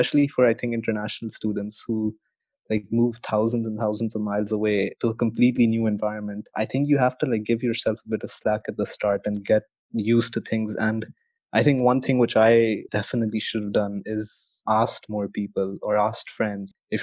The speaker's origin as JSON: {"language": "English", "country": "Bahrain", "moved": "as an adult", "lives_now": "London, United Kingdom", "said": "So I was actually coming from Bahrain, which is a small island in the Middle East. I don't think many people would have heard of it. So coming obviously from a place like that to a city like London was a very big transition."}